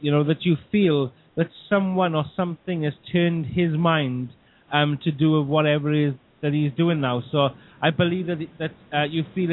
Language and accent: English; Wales, United Kingdom; we're all from South Wales.